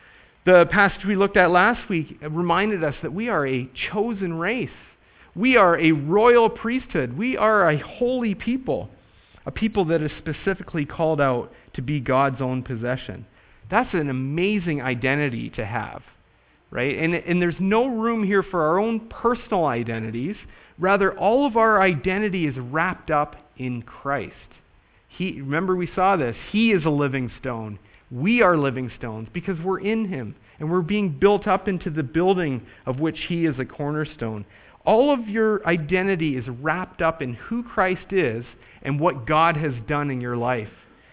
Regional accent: Canada; now in United States; I'm Canadian. I'm very conscious of the fact that I'm Canadian, and especially living in Kentucky

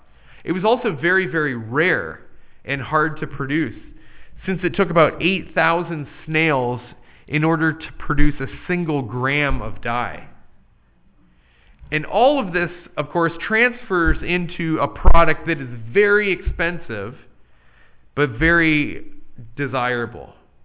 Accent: Ontario, Canada; moved away; also born or lived in Kentucky; I was the recipient of such a nickname when I moved to Kentucky from Ontario back in 2002.

